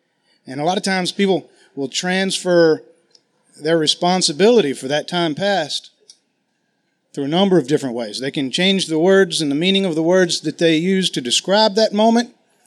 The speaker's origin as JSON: {"language": "English", "region": "Massachusetts", "country": "United States", "accent": "Massachusetts", "said": "I have my Massachusetts accent today."}